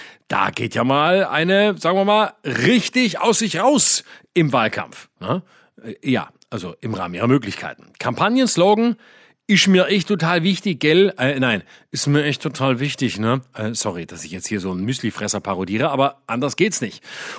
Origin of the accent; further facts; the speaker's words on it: Baden-Württemberg, Germany; wir schauen in mein altes Heimatbundesland Baden-Württemberg, aber nicht in meine Heimat Baden